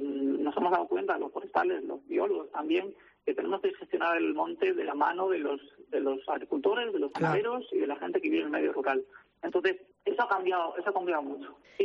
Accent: Galicia, Spain; moved away as an adult; now in Gran Canaria, Spain; no tengo acento canario, soy gallego, vivo aquí 20 años.

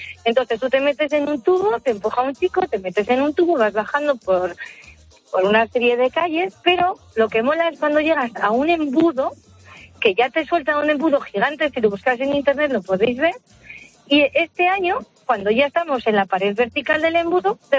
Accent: Burgos, Castile and León, Spain; Nosotros somos una familia de Burgos.

